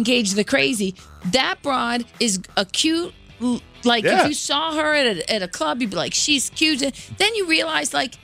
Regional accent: Cleveland, Ohio, United States; I'm from Cleveland.

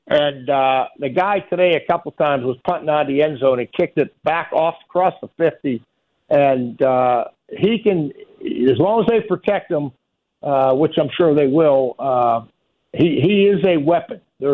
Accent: Pittsburgh, Pennsylvania, United States; the minute he found out I was from Pittsburgh, he laughed, and he says, God, he says, you know, because of Coach Ferentz, I know more Pittsburgh stories than

